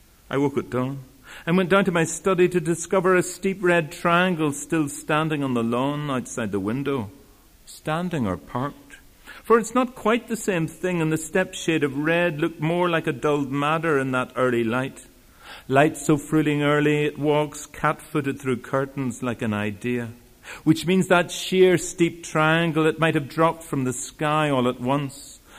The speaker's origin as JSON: {"language": "English", "town": "Belfast", "region": "Northern Ireland", "country": "United Kingdom", "tie": "born or raised there", "moved": "yes", "said": "And I grew up in Belfast, and it's an unforgiving city if you move away from it."}